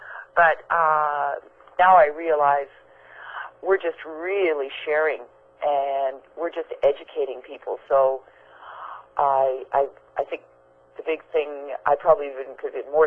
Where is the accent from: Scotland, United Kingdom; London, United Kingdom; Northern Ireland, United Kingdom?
Scotland, United Kingdom; Well, I'm Scottish